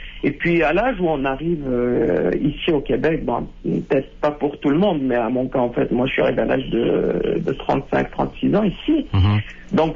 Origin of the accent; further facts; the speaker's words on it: Morocco; moved away as an adult; now in France; j'ai une double nationalité. Je suis marocain et français. Mm-hmm. Donc, en fait, moi, je suis originaire du Maroc, mais j'ai grandi, j'ai vécu longtemps au Maroc jusqu'à l'âge de 20 ans. Après ça, j'ai émigré en France